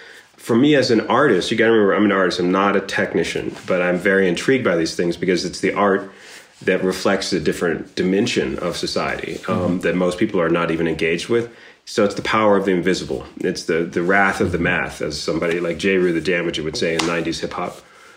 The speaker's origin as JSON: {"language": "English", "town": "Washington", "region": "District of Columbia", "country": "United States", "tie": "born or raised there", "said": "I grew up in Washington, D.C."}